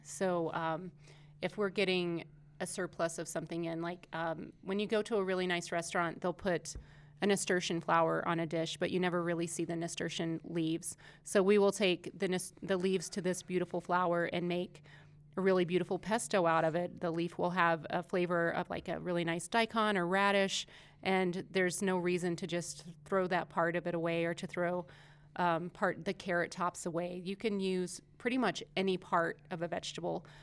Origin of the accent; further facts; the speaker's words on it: West Virginia, United States; Well, going back to my Appalachian Mountain roots, I was raised in West Virginia.